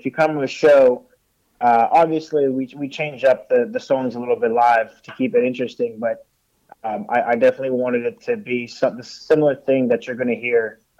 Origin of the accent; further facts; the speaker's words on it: Montreal, Quebec, Canada; like anybody growing up in Montreal, I grew up playing hockey, wanted to play in the NHL.